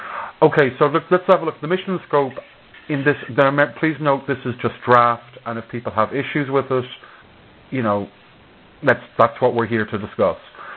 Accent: Ireland; Remember, I am Irish.

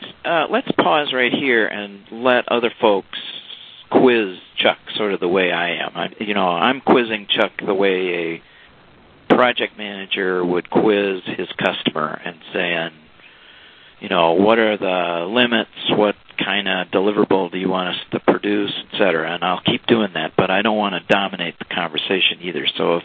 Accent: Ireland; I mean, I'm an Irish guy, so I'll keep talking if you don't

